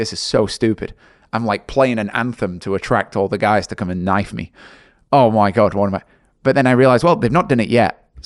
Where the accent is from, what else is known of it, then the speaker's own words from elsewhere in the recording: England, United Kingdom; I'm English, right?